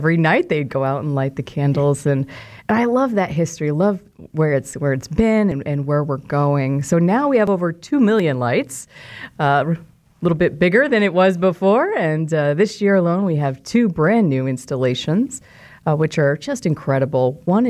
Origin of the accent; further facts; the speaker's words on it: Mullinville, Kansas, United States; Originally, I'm from Mullinville, Kansas.